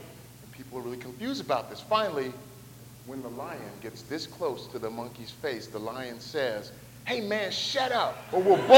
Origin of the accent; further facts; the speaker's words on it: Louisville, Kentucky, United States; accent: southern; greetings from Louisville, and you can tell I'm from Louisville from my thick southern accent, right?